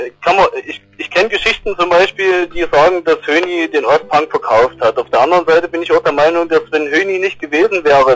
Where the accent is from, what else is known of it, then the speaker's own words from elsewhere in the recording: Dresden, Saxony, Germany; Gerade ich als Dresdner, da kennt natürlich jeder Paranoia.